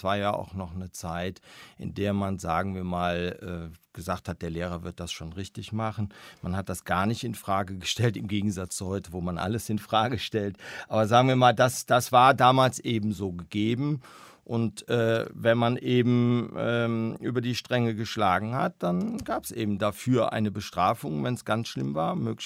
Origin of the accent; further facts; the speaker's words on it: Bonn, North Rhine-Westphalia, Germany; Ja, ich bin Bonner. Ich bin in Bonn aufgewachsen, ja.